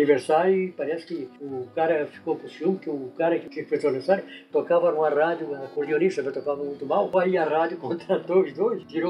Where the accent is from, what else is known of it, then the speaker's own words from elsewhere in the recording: Blumenau, Santa Catarina, Brazil; also born or lived in Tijucas; Fui nascido em Tijucas, depois dali de Tijucas eu fui com 12 anos para Blumenau.